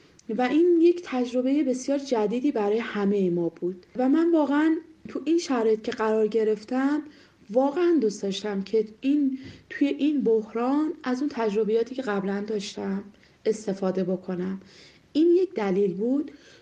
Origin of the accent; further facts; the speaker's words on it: Iran; بنده متولد ایران هستم و اصالتاً از ولایت دایکندی کشور افغانستان و خانواده بعد از اینکه مهاجرت کردن سال 60 به ایران، من و خواهر و برادرانم